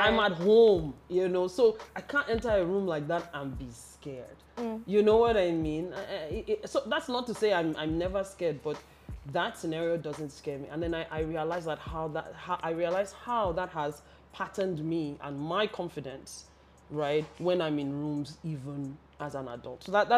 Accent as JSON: {"language": "English", "region": "Lagos", "country": "Nigeria", "tie": "born or raised there", "said": "Oh, of course, I grew up in Lagos."}